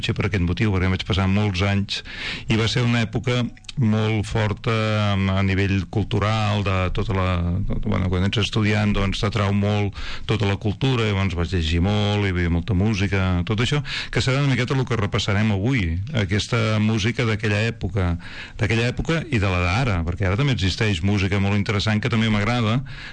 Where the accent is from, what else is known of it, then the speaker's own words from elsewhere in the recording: Valls, Catalonia, Spain; born there; Soc, per presentar-me, a veure... Tinc ja passada els 50 anys, bastant, 53 anys. Vaig néixer a Valls.